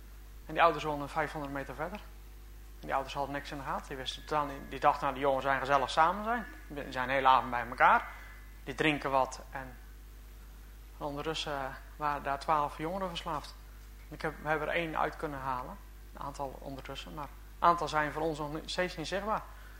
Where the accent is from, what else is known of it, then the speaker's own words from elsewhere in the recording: Ouddorp, South Holland, Netherlands; Van, ik kom van Ouddorp vandaan.